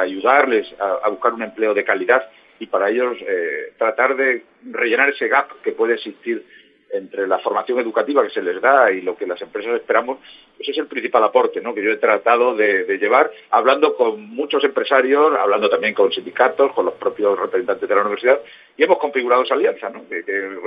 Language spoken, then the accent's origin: Spanish; Extremadura, Spain; soy extremeño. Con lo cual, pues obviamente, para mí es un honor poder trabajar para Extremadura